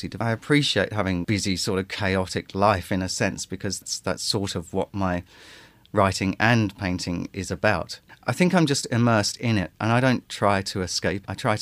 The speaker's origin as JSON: {"language": "English", "region": "London", "country": "United Kingdom", "tie": "born there", "also_born_or_lived": "Lake District", "said": "I was born in London. I studied in the Lake District, fine art. I moved back to London, working and exhibiting."}